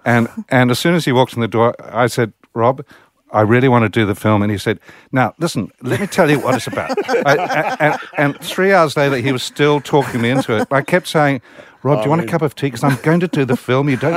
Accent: New Zealand; I'm from New Zealand.

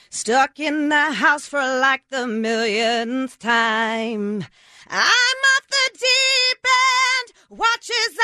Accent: Edmonds, Washington, United States; I grew up in Edmonds.

